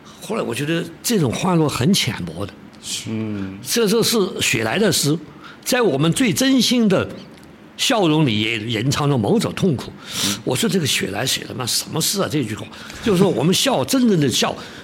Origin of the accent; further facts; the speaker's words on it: Chengdu, Sichuan, China; 我因为我在华西坝长大